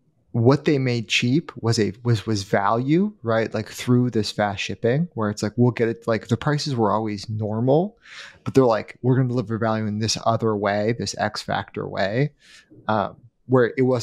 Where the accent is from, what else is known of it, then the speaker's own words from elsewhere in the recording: Washington, United States; Washington State.